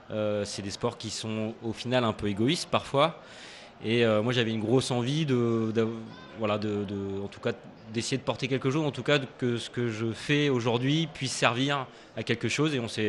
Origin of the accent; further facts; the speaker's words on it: Dunkirk, Hauts-de-France, France; Bah, j'ai grandi à Dunkerque, donc au bord de la mer, donc il y a une sensibilité pour cet environnement-là.